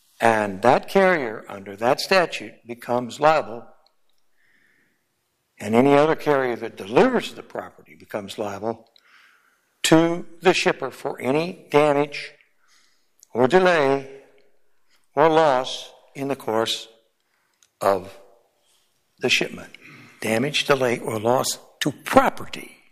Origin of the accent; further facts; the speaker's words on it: Madison, Nebraska, United States; I'm an attorney from Madison, Nebraska, which is a little agricultural county seat up in the northeast corner.